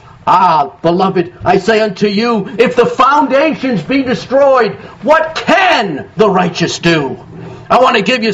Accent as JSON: {"language": "English", "country": "United States", "said": "I'm American to the core. You know that. I'm patriotic. I love this country, but I don't like what's happening."}